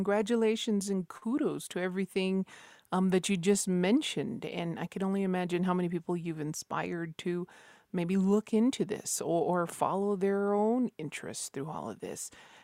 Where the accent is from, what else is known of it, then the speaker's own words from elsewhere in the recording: Isleta Pueblo, New Mexico, United States; from Mislata Pueblo.